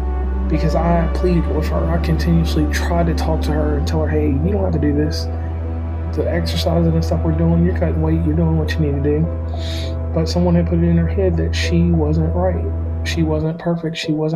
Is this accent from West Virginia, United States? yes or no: yes; West Virginia, United States; So on that note … from West Virginia and Commonplace, and this is Michelle with me.